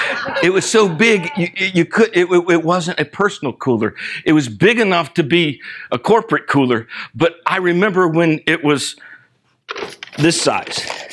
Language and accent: English; Vero Beach, Florida, United States; I spent the last few days in Vero Beach, my hometown, with one of my oldest friends.